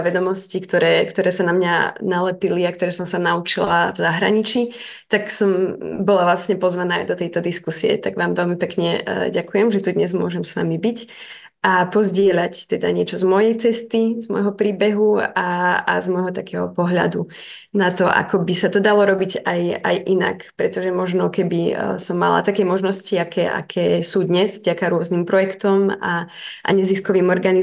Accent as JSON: {"language": "Slovak", "town": "Bajerov", "region": "Prešov Region", "country": "Slovakia", "tie": "born or raised there", "said": "v dedinke Bajerov, kde som sa narodila, odkiaľ pochádzam"}